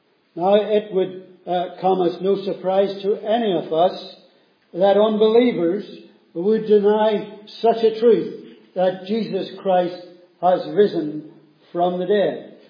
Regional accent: Tasmania, Australia; As you know, we are from Tasmania. The temperature there is a little different to Perth.

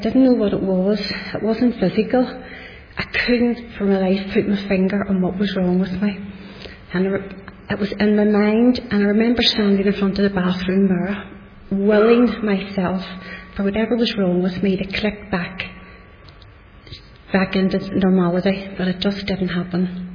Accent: Belfast, Northern Ireland, United Kingdom; born in Shankill Road

